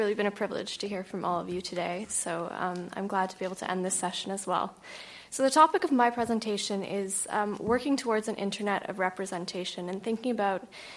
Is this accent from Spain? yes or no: no; Waterloo, Ontario, Canada; I'm Canadian and British. I grew up in Waterloo, Ontario, which is very much one of the tech hubs of Canada.